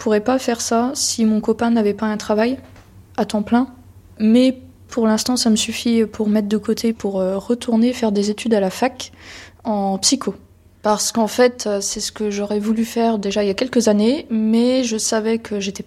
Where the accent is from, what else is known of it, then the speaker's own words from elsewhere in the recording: Semur-en-Auxois, Bourgogne-Franche-Comté, France; born there; j'ai 22 ans. Je suis née à Semur-en-Auxois, dans la Côte d'Or.